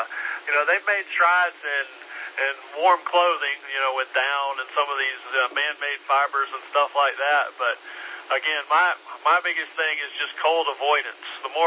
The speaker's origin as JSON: {"language": "English", "region": "Virginia", "country": "United States", "tie": "born or raised there", "said": "When we grew up in Virginia, we would take, you know, warm clothes with us in the car"}